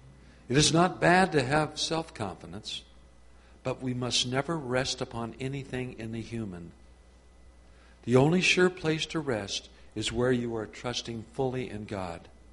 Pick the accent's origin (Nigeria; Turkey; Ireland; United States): United States; California; I'm from Southern California. Who wants to go there?